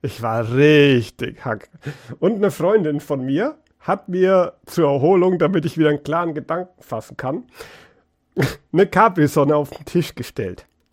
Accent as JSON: {"language": "German", "region": "Bavaria", "country": "Germany", "said": "Ist aber auch eher ein mittelfränkisches Ding und ich bin Oberfranke."}